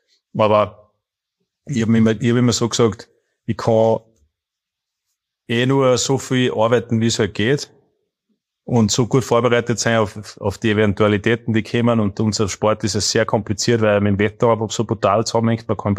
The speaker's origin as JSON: {"language": "German", "country": "Austria", "said": "ich bin ja Österreicher"}